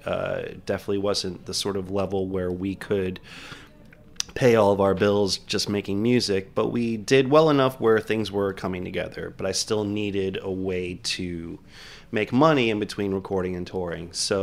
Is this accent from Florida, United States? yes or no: yes; Miami, Florida, United States; I grew up in Miami. We went to the same high school, actually.